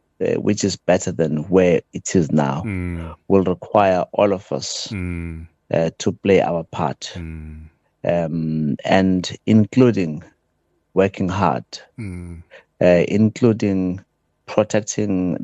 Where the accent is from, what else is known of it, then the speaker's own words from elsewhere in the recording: South Africa; In as much as I'm a South African bull, I believe in the future of South Africa.